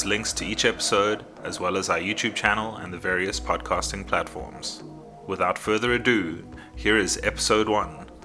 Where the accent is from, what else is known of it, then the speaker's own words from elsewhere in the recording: South Africa; We've been a group of friends since the early 90s, growing up in South Africa, rollerblading, partying, and getting up to all kinds of mischief together.